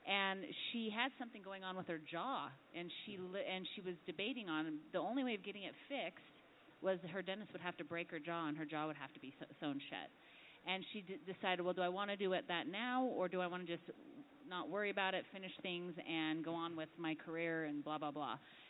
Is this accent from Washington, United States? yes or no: yes; Spokane, Washington, United States; she's from home state Washington, and she's from Spokane, my hometown